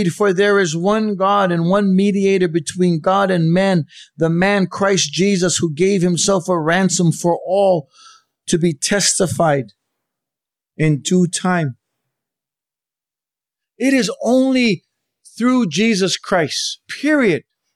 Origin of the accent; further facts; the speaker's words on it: Hawaii, United States; I'm very proud of the fact that I'm Hawaiian. I got that cocoa in my veins. I love my Hawaiians.